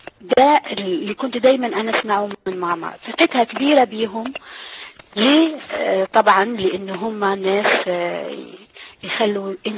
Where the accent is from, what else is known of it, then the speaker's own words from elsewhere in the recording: South Algeria, Algeria; أصلي من الجزائر، من جنوب الجزائر، لست من جبال القبائل ولكن من جنوب الجزائر، وهناك معروف ان في اصل عربي اكثر من اي منطقة موجودة في الجزائر.